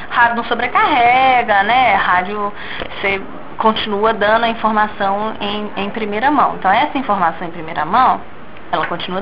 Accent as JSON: {"language": "Portuguese", "town": "Santa Rita de Ouro Preto", "region": "Minas Gerais", "country": "Brazil", "said": "eu sou do interior, eu sou de Santa Rita de Ouro Preto. Santa Rita de Ouro Preto está a 132 quilômetros de Belo Horizonte, é ali."}